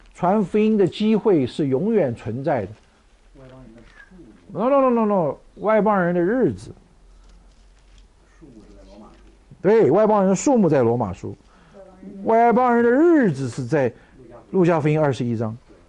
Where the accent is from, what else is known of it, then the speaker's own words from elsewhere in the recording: Taiwan; 我自己是生在台湾，长在台湾，